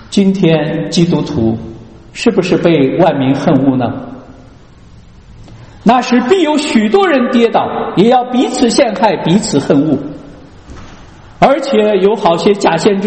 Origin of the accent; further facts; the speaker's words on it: China; now in United States; 我们中国人穷惯了，也被独裁政府压制惯了，所以每个人都是为了这样一个目的来到这个国家。